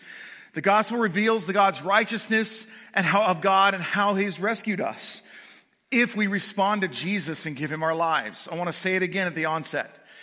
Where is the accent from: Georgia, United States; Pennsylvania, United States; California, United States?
California, United States; I'm originally from California. I was raised bleeding red and gold, so it's not just a bandwagon thing.